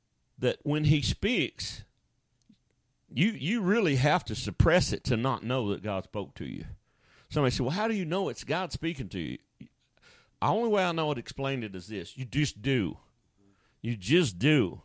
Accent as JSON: {"language": "English", "country": "United States", "said": "And I, as an American, have the freedom to say that."}